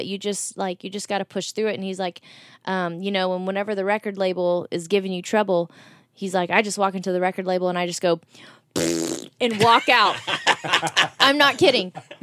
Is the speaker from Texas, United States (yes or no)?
yes; Texas, United States; I mean, I'm from Texas